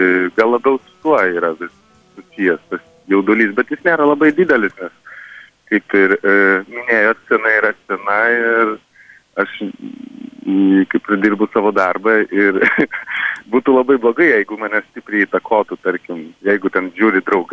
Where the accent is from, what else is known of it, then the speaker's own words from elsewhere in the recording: Alytus, Alytus County, Lithuania; moved away as an adult; aš gimiau Alytui, augau, gyvenau iki 18 metų.